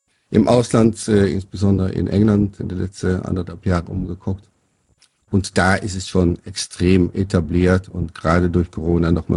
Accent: Zeeland, Netherlands; moved away as an adult; now in Germany; Ich komme ursprünglich aus den Niederlanden, aus dem schönen Seeland. Bin in Anfang der 80er Jahre nach Deutschland direkt nach dem Studium gekommen.

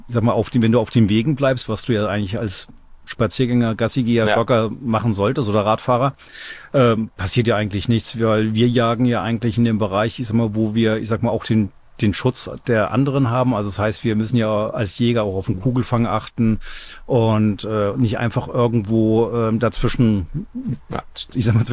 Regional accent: Fördenbahl, Schleswig-Holstein, Germany; Fördenbahl, das ist bei Bad Bramstedt.

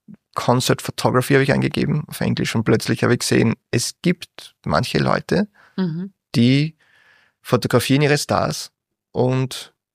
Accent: Ternitz, Lower Austria, Austria; wie ich so 19 war, war ich Zivildiener und war Rettungsfahrer in Ternitz, in meiner Heimatstadt.

